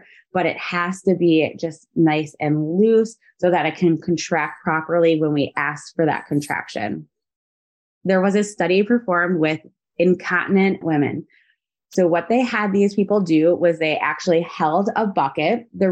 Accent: Wisconsin, United States; because we're from Wisconsin, so there's like a ton of bars here.

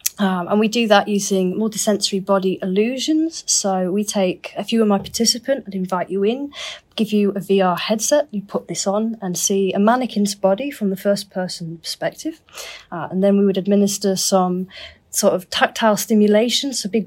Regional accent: Leeds, Yorkshire and the Humber, United Kingdom; now in Stockholm, Sweden; I'm originally from Leeds in the UK

